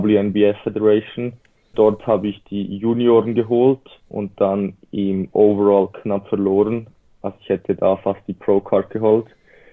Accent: Switzerland; Wie man vielleicht unschlecht hört, bin ich aus der Schweiz. Ich bin 20 Jahre alt

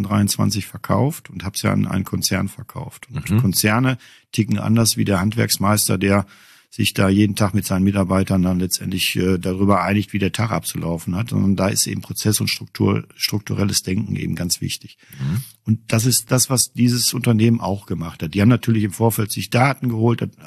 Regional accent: Diez, Rhineland-Palatinate, Germany; born there; Dietz an der Lahn.

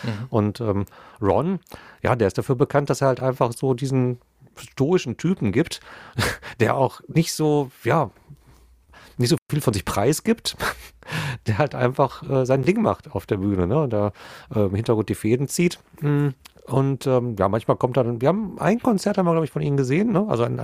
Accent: North Rhine-Westphalia, Germany; wir kommen aus dem Pott

